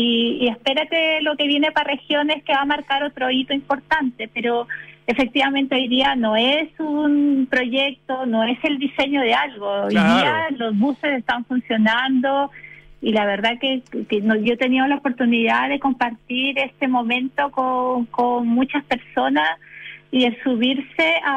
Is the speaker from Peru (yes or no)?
yes; Peru; now in Chile; yo salí de Perú desde el año 98 y he venido transitando por varios países, Colombia... Brasil, que ahí fue efectivamente donde hice la maestría, y luego llegué a Chile